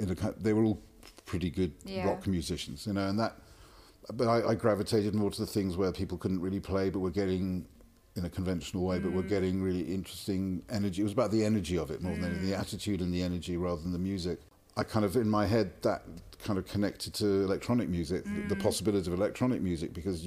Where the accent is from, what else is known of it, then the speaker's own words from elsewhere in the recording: London, United Kingdom; I grew up in London and I just wanted to get out of the city for a while